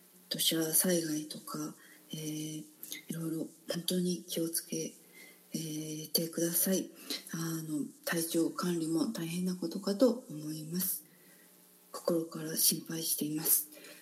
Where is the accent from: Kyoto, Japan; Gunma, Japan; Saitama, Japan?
Kyoto, Japan; 私は京都生まれて京都に、20歳近くまで育って、それから最近京都に戻ってきましたが